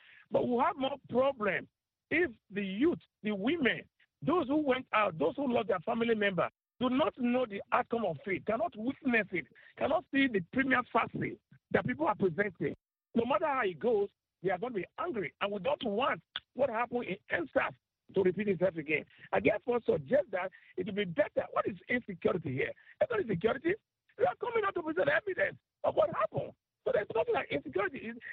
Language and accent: English; Benin City, Edo, Nigeria; I am also from Benin.